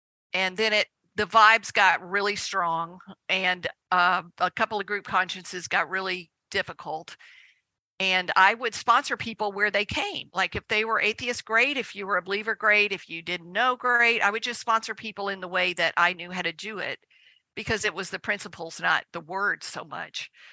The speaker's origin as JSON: {"language": "English", "town": "Savannah", "region": "Georgia", "country": "United States", "said": "I'm from Savannah, Georgia."}